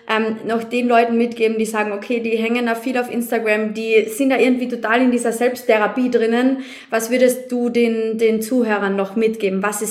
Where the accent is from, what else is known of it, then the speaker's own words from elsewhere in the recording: Austria; Genau so ist es bei uns in Österreich auch.